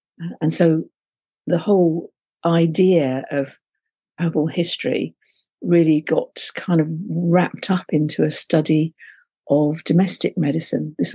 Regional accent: London, United Kingdom; also born or lived in Liverpool; now in Exeter, United Kingdom; I used to live in Liverpool, being a Londoner originally. I moved down to Exeter.

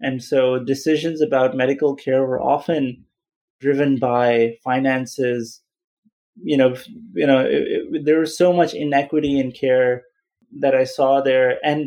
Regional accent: Pakistan; it was very different in many ways growing up in Pakistan and going to medical school in Pakistan

